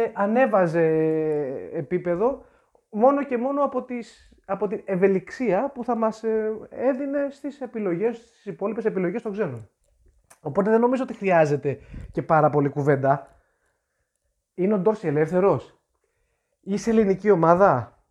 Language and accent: Greek; Kardamyla, North Aegean, Greece; όπως το λέμε και στο χωριό μου στα Καρδάμιλα